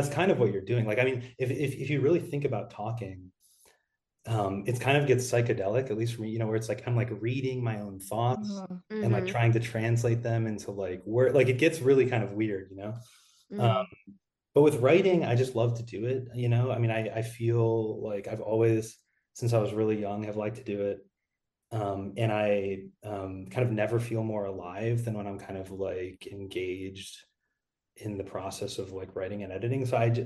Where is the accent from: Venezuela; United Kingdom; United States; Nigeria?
United States; Ohio; like I grew up in Ohio in like a suburb of Cleveland.